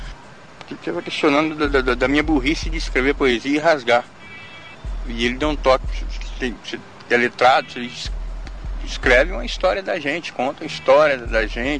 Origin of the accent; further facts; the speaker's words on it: Assis, São Paulo, Brazil; moved away as an adult; now in São Paulo, Brazil; E eu sou aqui de Assis, interior de São Paulo aqui. É, vim para São Paulo em 1986, tem um tempinho já, né? Foi na primeira metade da vida, né? Com os 18, que eu vim para cá.